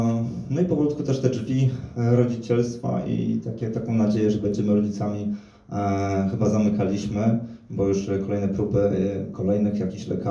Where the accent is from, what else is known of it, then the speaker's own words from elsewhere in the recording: Warsaw, Masovian Voivodeship, Poland; Natomiast ja osobiście pochodzę z Warszawy